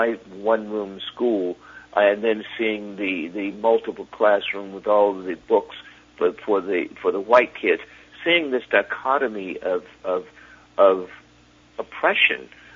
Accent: Alabama, United States; When I was growing up in Alabama in the 50s and 60s

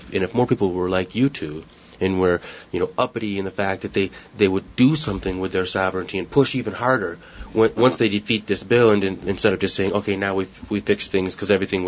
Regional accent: Michigan, United States; I'm from Michigan, and you know, along the Tittabawassee River, downstream from the Dow plant in Midland

